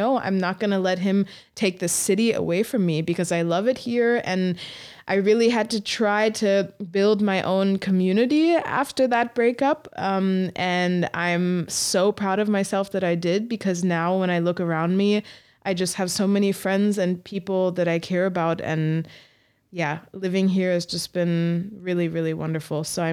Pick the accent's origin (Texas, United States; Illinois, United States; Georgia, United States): Georgia, United States; Atlanta; now in Leipzig, Germany; I'm from Atlanta. I'm from Georgia, but I'm from Atlanta. And that said so much about me as a person.